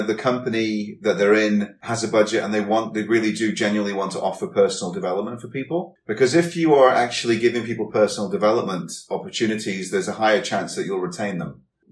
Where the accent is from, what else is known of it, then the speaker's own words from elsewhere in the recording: United Kingdom; I was sitting in the Starbucks complaining, as British people do, just complaining.